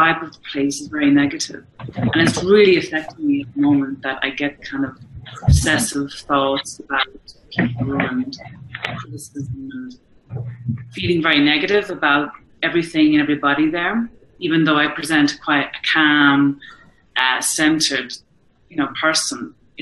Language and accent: English; Ireland; now in Mexico City, Mexico; I'm an Irish teacher living in Mexico City